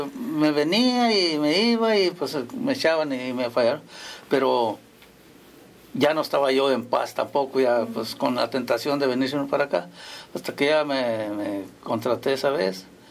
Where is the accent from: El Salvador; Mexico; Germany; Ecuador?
Mexico; La Piedad, Michoacán; Y pues yo soy de La Piedad, Michoacán, ahí de un rancho. Entonces ahí no nos agarra lejos.